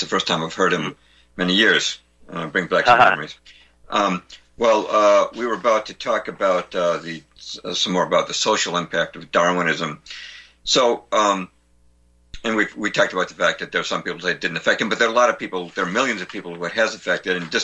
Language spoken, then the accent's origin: English; Boston, Massachusetts, United States; accent: Boston; Remember, I'm from Boston. We got the Boston accent. No R's.